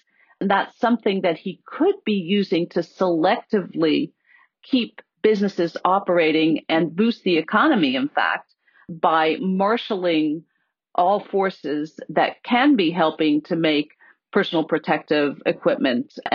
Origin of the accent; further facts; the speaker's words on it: Pennsylvania, United States; So again, in my home state of Pennsylvania, a maker of handbells sued Governor Wolf